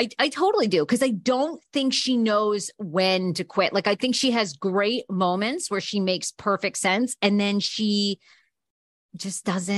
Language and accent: English; Maine, United States; I'm from Maine. All right. That's also bumfuck nowhere.